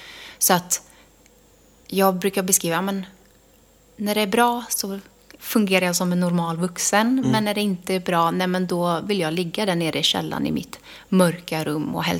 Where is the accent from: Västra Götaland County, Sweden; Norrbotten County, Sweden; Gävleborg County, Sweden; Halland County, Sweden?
Västra Götaland County, Sweden; Gudhem; also born or lived in Karlskoga; Och sen så fick jag ju flytta hit. Jag växte upp i Gudhem. Och innan bodde jag i Värmland, i Karlskoga.